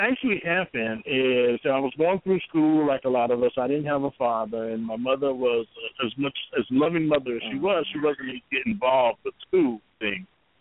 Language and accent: English; Watts, California, United States; I grew up in Watts